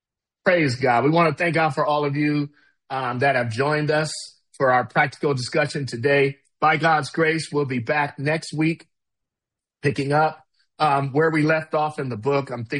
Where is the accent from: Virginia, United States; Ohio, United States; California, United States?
California, United States; from California.